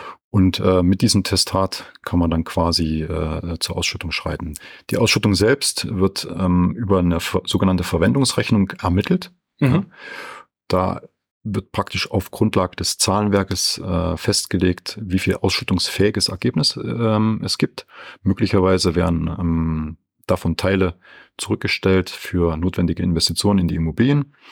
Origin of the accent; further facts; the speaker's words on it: Bavaria, Germany; zu Hause in Nürnberg bin, immer gut Stoff habe und nie unter Langeweile leide. Aber wenn es die Zeit hergibt, bin ich viel in meiner Heimat Franken unterwegs